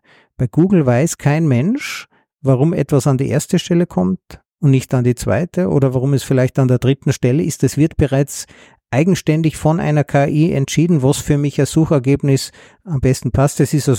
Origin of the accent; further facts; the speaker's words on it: Tyrol, Austria; accent: Tyrolean; Also ich bin ja Tiroler, das hört man nicht so, weil das kann ich nur zu Hause mit meinen Freunden sprechen